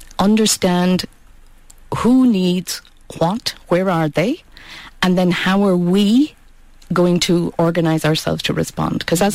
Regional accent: Ireland; I come from Ireland.

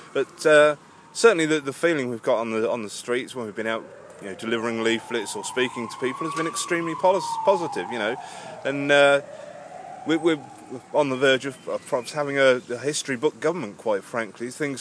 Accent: Towcester, East Midlands, United Kingdom; now in Northampton, United Kingdom; I'm a local boy. I grew up and lived in Towcester for the last 35 years, only recently moving to Northampton.

